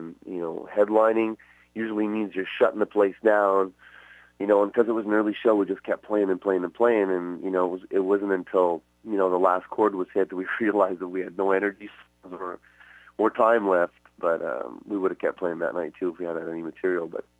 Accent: Canada; being Canadian and all, that was pretty amazing.

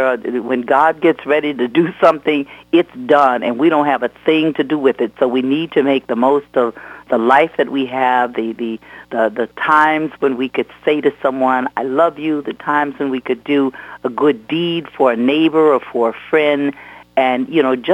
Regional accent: West Coast, United States; I came from the West Coast, too, and I had been accustomed to, you know, small earthquakes, even large ones sometimes

